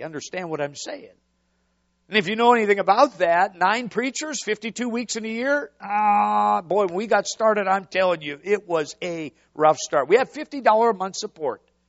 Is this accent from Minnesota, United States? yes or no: yes; Hutchinson, Minnesota, United States; one of the first meetings was in Minnesota, my hometown near Hutchinson.